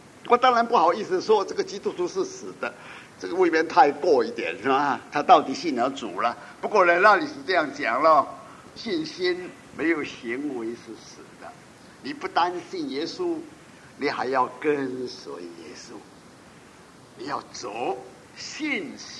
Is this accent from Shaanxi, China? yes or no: no; Guangdong, China; 我哋广东人时话，你好有心，